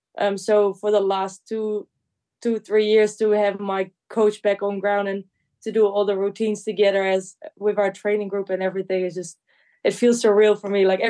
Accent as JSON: {"language": "English", "country": "Netherlands", "first_language": "Dutch", "second_language": "English", "said": "I'm from the Netherlands."}